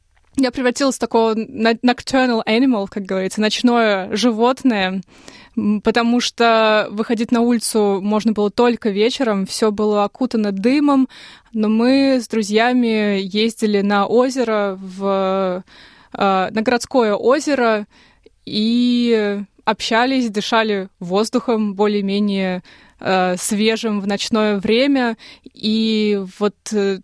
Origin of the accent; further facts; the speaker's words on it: Nizhny Novgorod Oblast, Russia; Был такой год очень сильной жары в Нижегородской области, откуда я родом. Я в этот год закончила школу.